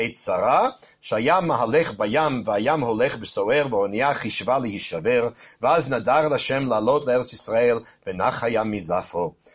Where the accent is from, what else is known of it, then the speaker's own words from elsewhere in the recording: Boston, Massachusetts, United States; I grew up in Boston. I'm a fourth generation Bostonian and fifth generation Palestinian.